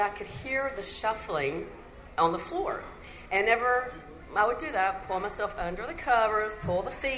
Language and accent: English; West Virginia, United States; now in South Carolina, United States; West Virginia. But originally, the house my dad built in West Virginia, I grew up in, into adulthood.